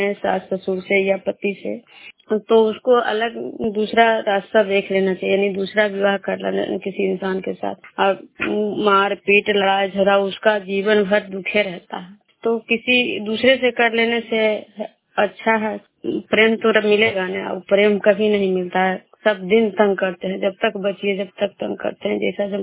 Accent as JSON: {"language": "Hindi", "town": "Vishnupur", "region": "Bihar", "country": "India", "said": "मैं विष्णुपुर ग्राम खजरा पंचायत नालंदा जिला नालंदा प्रखंड की निवासी हूँ।"}